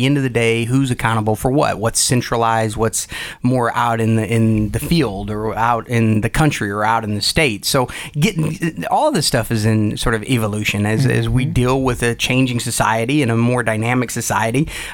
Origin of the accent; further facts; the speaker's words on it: Ohio, United States; a place like Dayton or Columbus or Cleveland, my home state of Ohio, will actually embrace.